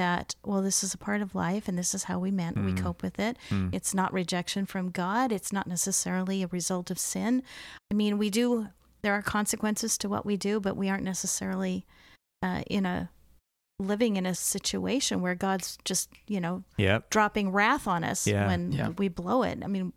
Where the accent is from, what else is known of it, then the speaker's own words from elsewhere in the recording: Mexico; because growing up in Mexico, you know, I was very aware of the syncretism there.